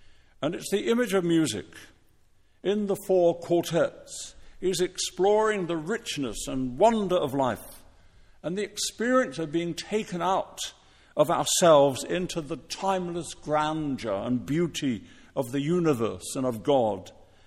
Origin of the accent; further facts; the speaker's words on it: England, United Kingdom; I'm quite convinced, as an Englishman, that most of us Christians are not as positive as we should be